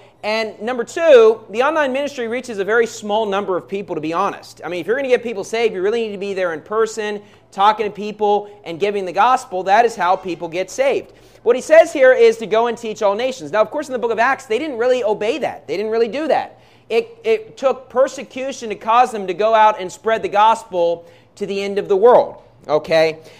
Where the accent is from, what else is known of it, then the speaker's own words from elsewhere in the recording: United States; As an American, you can kind of get a visa anywhere